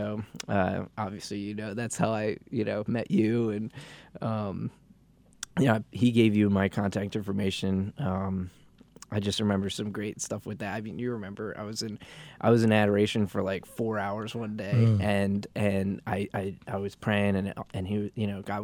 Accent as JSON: {"language": "English", "town": "Lansdale", "region": "Pennsylvania", "country": "United States", "tie": "born or raised there", "said": "Well, I'm from the Lansdale, North Wales, outside of Philadelphia area, and grew up, went to Mary Mother Redeemer Catholic school, so it was great."}